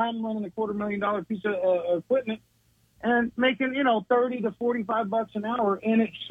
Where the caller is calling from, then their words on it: Kendall, Florida, United States; Lee, I'm down in Kendall today.